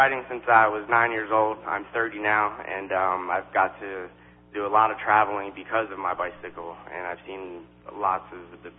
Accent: West Palm Beach, Florida, United States; My background, I grew up in West Palm Beach, Florida.

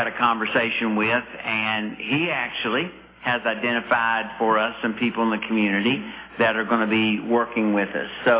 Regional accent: Hermitage, Tennessee, United States; close to late great Andrew Jackson there in Hermitage. So I've been around that area my whole life.

